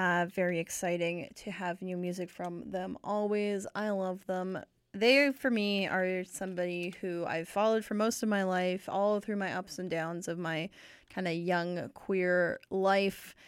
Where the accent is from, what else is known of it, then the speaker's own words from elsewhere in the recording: Calgary, Alberta, Canada; I'm talking about … from my hometown, Calgary. And probably the reason I will never be the most famous lesbian to come out of Calgary